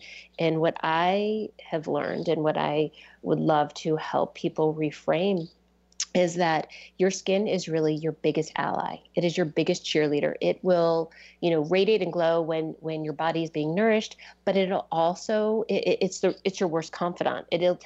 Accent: East Coast, United States; I mean, I grew up on the East Coast.

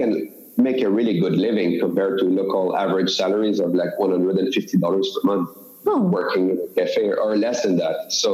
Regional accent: Quebec, Canada; So for me, I'm Canadian, but I'm from Quebec province.

